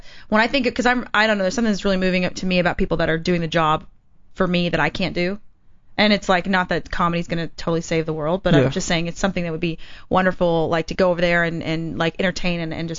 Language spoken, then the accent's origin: English; Florida, United States; born there; but they were in the military, so we traveled all over the U.S., mainly the East Coast, but I was born in Florida.